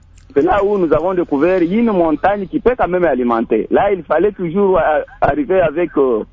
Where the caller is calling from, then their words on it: Nyunzu, Tanganyika, DR Congo; Ici, chez nous, à Nyunzu, à Kalemi, au Congolo et à Nyunzu et à Kabalo, en tout cas, nous sommes toujours dans l'obscurité.